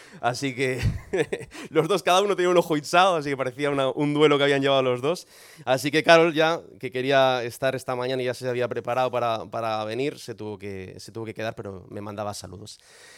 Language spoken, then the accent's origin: Spanish; Santiago de Compostela, Galicia, Spain; todos mis recuerdos, mi infancia, mi adolescencia fue aquí en Santiago